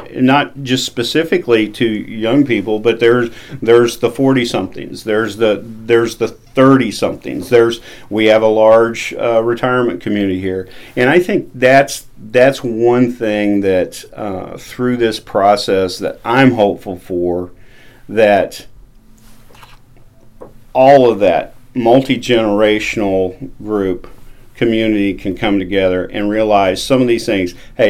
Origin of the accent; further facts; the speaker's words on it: Mexico; moved away; And that is one thing growing up in Mexico when I did, I never felt when I went out that I wasn't prepared for whatever the world was throwing at me.